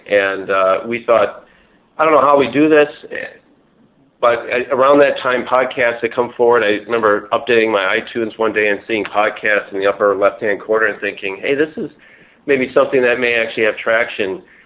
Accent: Wisconsin, United States; also born or lived in New York / Philadelphia; I'm originally from Wisconsin. I had moved out east to New York and Philadelphia

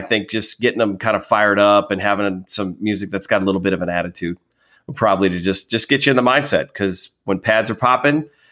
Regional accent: Wisconsin, United States; I'm originally from there, although obviously I grew up in Wisconsin.

